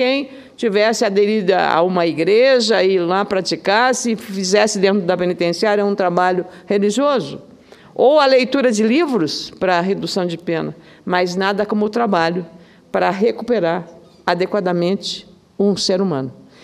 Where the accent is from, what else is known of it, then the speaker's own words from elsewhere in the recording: Rio Grande do Sul, Brazil; ali na minha terra, lá no Rio Grande, chama bidê